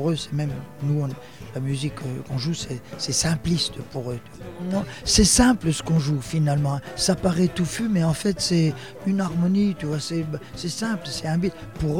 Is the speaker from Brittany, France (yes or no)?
no; Cherbourg, Normandy, France; au patronage laïque de ma ville où j'ai grandi, là, à Cherbourg.